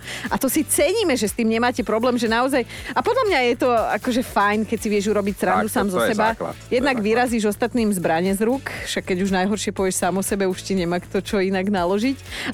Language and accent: Slovak; Poprad, Prešov Region, Slovakia; now in Senec, Slovakia; 25 rokov bývam v Senci, ale pochádzam z Poprádu. V Senci som východniarka a keď prídem do Popradu, som Maďarka zo Západu, prosím pekne.